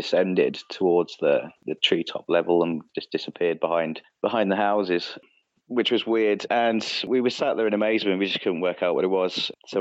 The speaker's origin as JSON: {"language": "English", "town": "Tonbridge", "region": "South East England", "country": "United Kingdom", "tie": "born or raised there", "said": "They was in my hometown at the time of Tunbridge in Kent."}